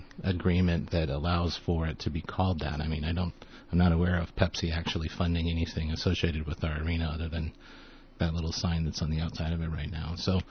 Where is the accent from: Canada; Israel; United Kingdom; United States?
United States; Gillette, Wyoming; And, you know, growing up in Gillette, when we, you know, as kids didn't have much to do, we would go to the rec center and we'd play pickup basketball games and volleyball games.